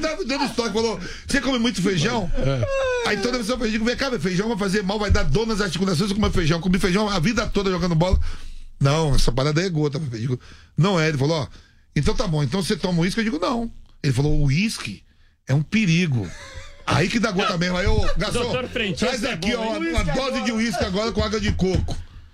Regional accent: Nazaré das Farinhas, Bahia, Brazil; born there; minha cidade, né? Onde eu nasci, Nazaré das Farinhas, fica a 70 quilômetros de Salvador. E é a segunda cidade do Recôncavo, que a gente é do Recôncavo Vale do Bahia.

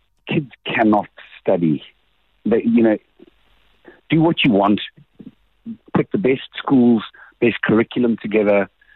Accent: Nelspruit, Mpumalanga, South Africa; I grew up in Nelspruit. I went to school in Joburg.

